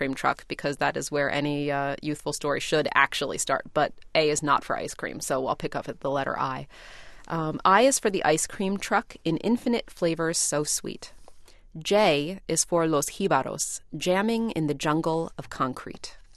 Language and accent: English; Philadelphia, Pennsylvania, United States; the thing about growing up in North Philly and, you know, there a house would burn down or a house would kind of fall apart and be dilapidated.